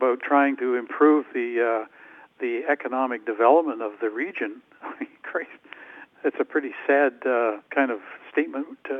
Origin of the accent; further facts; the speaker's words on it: Deep River, Ontario, Canada; Pamela and I are both retired Algonquin College profs from Ottawa, and I'm originally from Deep River. So I'm related to all the … in the valley, both sides of the river. My grandmother came from Shawville